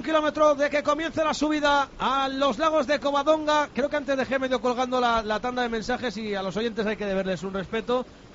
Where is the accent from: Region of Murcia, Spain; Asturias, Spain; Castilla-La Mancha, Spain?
Asturias, Spain